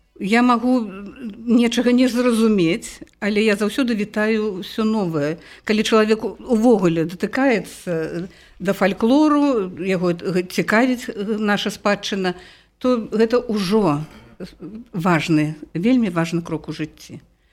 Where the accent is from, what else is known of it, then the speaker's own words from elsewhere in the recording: Minsk, Belarus; А я ўвогуле жыхар горада, я мінчанка карэнная. Так што мама мая ведала, яна была з Магілёўшчыны